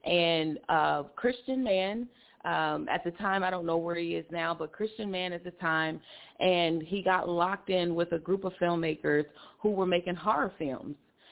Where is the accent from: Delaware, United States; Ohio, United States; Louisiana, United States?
Delaware, United States; I went back to Delaware, my hometown.